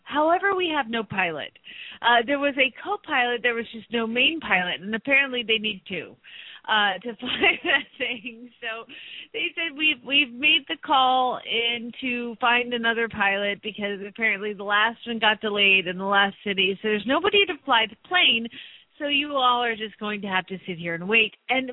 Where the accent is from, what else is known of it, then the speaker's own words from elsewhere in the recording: Phoenix, Arizona, United States; from Phoenix, Arizona